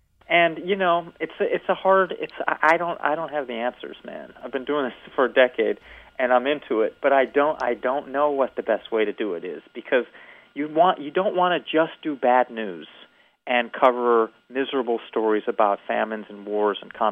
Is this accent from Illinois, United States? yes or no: yes; Evanston, Illinois, United States; I grew up in Evanston, Illinois. My dad was a lawyer. I went to a good college.